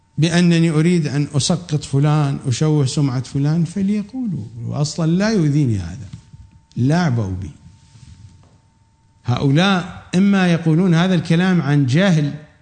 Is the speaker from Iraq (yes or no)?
yes; Iraq; accent: Iraqi; مثل ما نقول بلهجتنا العراقية